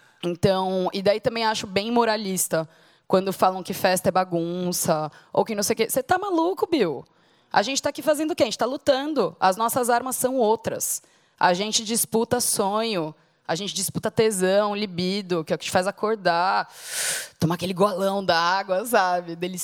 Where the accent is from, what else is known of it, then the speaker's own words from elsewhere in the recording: São Paulo, Brazil; born there; Eu nasci em São Paulo, mas São Paulo é feita por muitas pessoas que não são de São Paulo.